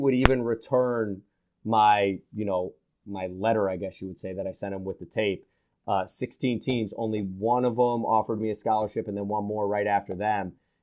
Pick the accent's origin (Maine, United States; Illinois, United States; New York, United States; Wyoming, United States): New York, United States; which is where this Division II school, the College of St. Rose in my hometown, that's the league that they play in.